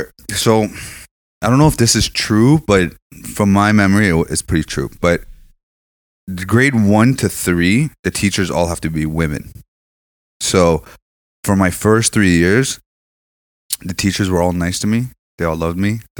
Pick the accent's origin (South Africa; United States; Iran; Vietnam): Iran; we're lighter skinned. We have our own language. We have this and that, this and that. But it's like, we're from Iran. Our culture, a lot of it is Iranian culture.